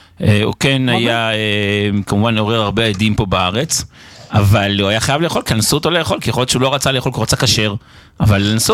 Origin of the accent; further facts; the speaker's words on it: Jerusalem, Jerusalem District, Israel; מירושלים, לא?